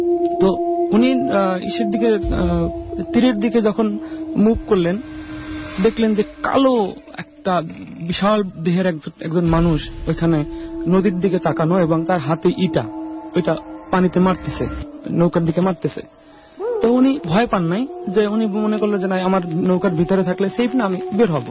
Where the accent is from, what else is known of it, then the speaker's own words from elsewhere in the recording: Barisal, Barisal Division, Bangladesh; now in Dubai, United Arab Emirates; আমার দেশের বাড়ি বরিশালে, আমি দেশের বাইরে থাকি, আমি দুবাইতে থাকি।